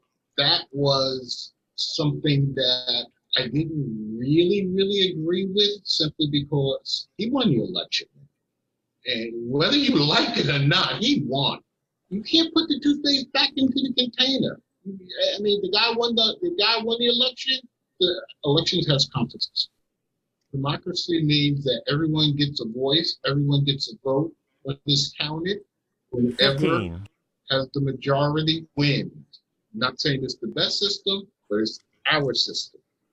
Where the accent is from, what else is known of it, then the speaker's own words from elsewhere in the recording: New York, United States; now in St. Petersburg, United States; I'm a New Yorker who lives in Florida now, so I'm a Floridian.